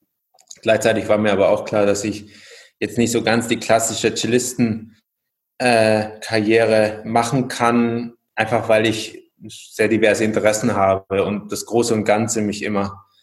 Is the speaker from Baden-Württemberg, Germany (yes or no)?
yes; Nürtingen, Baden-Württemberg, Germany; born there; Ich bin 86 geboren in Nürtingen bei Stuttgart in einem amerikanischen Haushalt. Allerdings bin ich, würde ich sagen, kulturell sehr, wie soll man sagen, europäisch aufgewachsen.